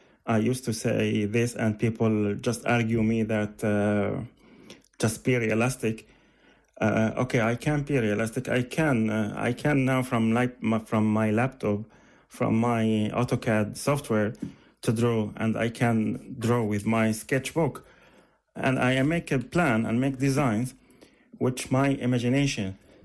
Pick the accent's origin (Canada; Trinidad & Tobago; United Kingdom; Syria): Syria; Aleppo, Aleppo Governorate; moved away as an adult; now in Dublin, Ireland; I grew up in Aleppo and studied architecture there before relocating to Dublin, where I work now at Dublin City University as a teaching assistant.